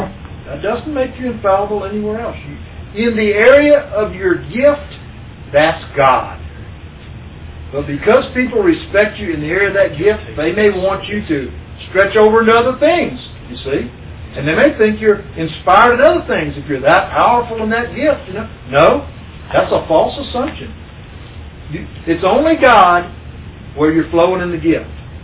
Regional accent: Baton Rouge, Louisiana, United States; Over in my area, I moved over here from Louisiana, our town, Baton Rouge, which is where Jimmy Swaggart had his ministry.

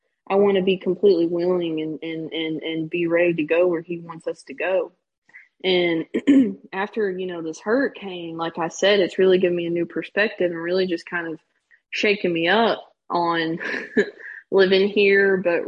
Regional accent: Owensboro, Kentucky, United States; I have had resentment toward my hometown, Owensboro, Kentucky, because of reasons with Morgan's family

